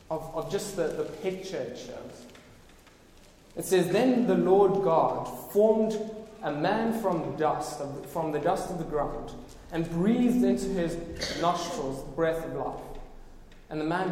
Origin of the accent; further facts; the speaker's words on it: South Africa; I'm South African, my defense. We eat it like that.